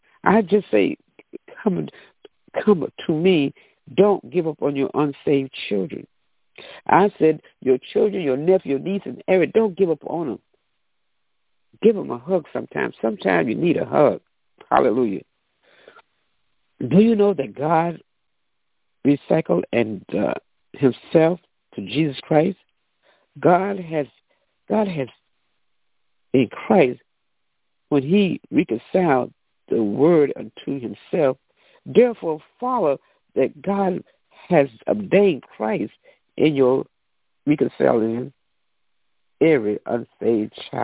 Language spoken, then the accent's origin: English; the South, United States; when I grew up in the South, my grandmother, I always talk about her, because she led us in the right direction.